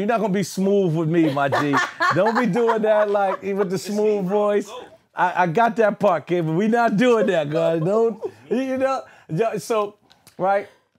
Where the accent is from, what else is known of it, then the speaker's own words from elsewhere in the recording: Brooklyn, New York, United States; also born or lived in Bronx; So I'm from Brooklyn, right? But I have moved to the Bronx early in my lifetime.